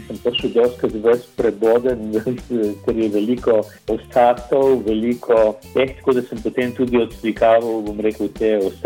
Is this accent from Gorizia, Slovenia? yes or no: yes; Nova Gorica, Gorizia, Slovenia; also born or lived in Postojna; Dejansko sem rojen v Postojni, živel sem pa cel čas v Novi Gorici, kjer je nekako tudi, bom rekel, moj domicil